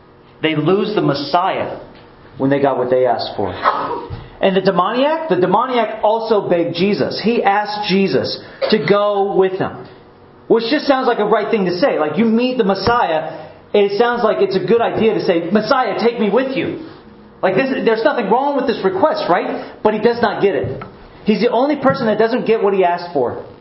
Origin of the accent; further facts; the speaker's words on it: Dover, Florida, United States; I grew up in Dover, kind of right by Plant City. It's like the slums of Plant City. That's kind of where I grew up.